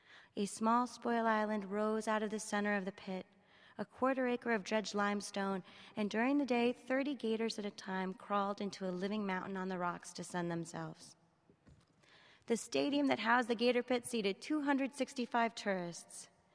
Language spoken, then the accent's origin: English; Florida, United States; when I went to my home state of Florida, I don't know if there are any Floridians here, no one is impressed, right?